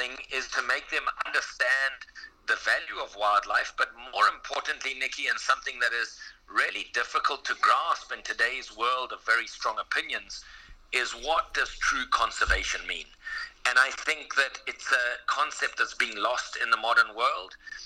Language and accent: English; Zimbabwe; now in South Africa; I actually currently live in South Africa. I was brought up in Zimbabwe